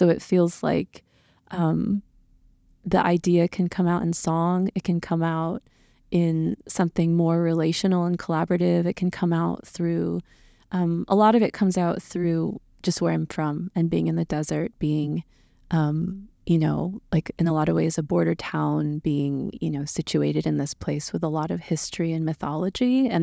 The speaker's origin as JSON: {"language": "English", "town": "Tucson", "region": "Arizona", "country": "United States", "tie": "born or raised there", "also_born_or_lived": "Southern California", "said": "No, I'm born in Southern California and then grew up in Tucson. So definitely my hometown, but yeah."}